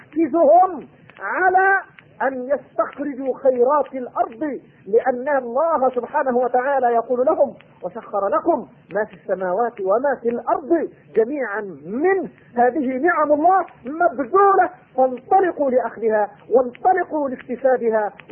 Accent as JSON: {"language": "Arabic", "country": "Yemen", "said": "أخبرني مهندس من بلادنا اليمن"}